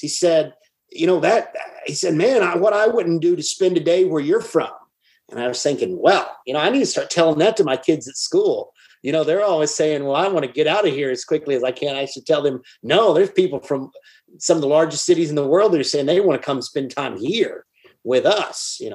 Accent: Somerset, Kentucky, United States; I said, well, I'm from Somerset, Kentucky.

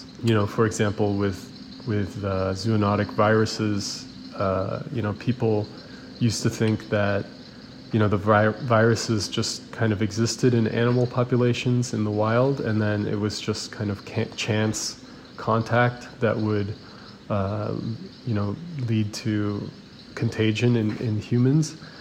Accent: Arizona, United States; Yeah, so, you know, growing up in Arizona

